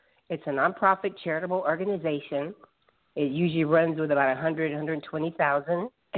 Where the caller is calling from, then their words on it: Los Angeles, California, United States; I'm calling from California or Los Angeles.